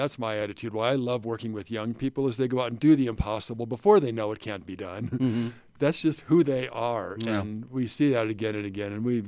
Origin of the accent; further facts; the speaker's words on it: Hawaii, United States; Nina and I are from Hawaii originally. That's our home. That's where we met and married. And we decided we were going to do a short mainland adventure and do some graduate school.